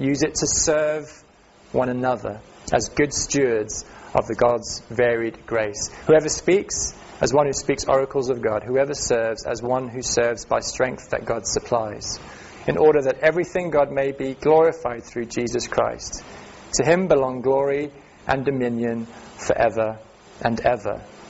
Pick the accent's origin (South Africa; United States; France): South Africa; Growing up in South Africa, there were some jobs, and this was a natural thing that you see as a part of the culture